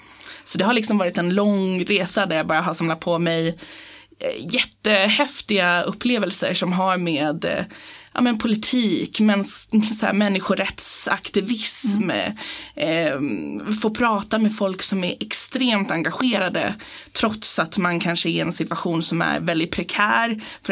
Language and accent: Swedish; Tyresö, Stockholm County, Sweden; Jag är född och uppvuxen i Tyresö, ute på Racksta.